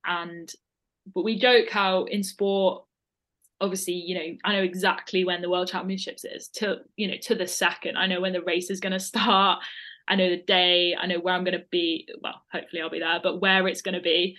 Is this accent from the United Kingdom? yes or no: yes; South West England, United Kingdom; born there; also born or lived in United States; I was born in Devon, but as soon as I was born, so 6 months after, we moved to America for 4 years. So a lot of my kind of growing up and nursery and everything was in America.